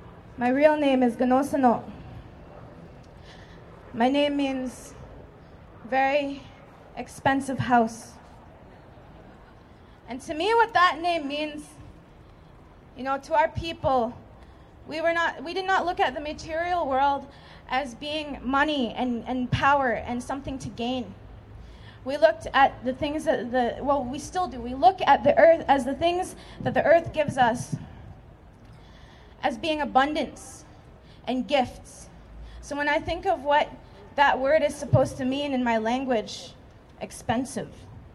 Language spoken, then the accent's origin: English; Ontario, Canada; now in Vancouver, Canada; I'm from the Onondaga Nation, Eel Clan. Originally from Six Nations, I've been living out here in Vancouver for 5 years.